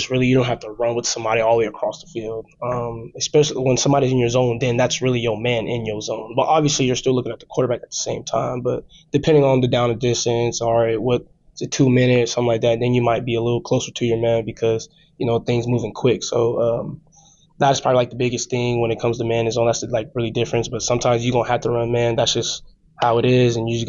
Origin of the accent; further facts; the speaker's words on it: San Diego, California, United States; also born or lived in Las Vegas, United States; So, born and raised in San Diego, that's first off. And then I kind of, like, moved in the IE area around, like, Marietta, California. Then I finished off my senior year of high school in Las Vegas.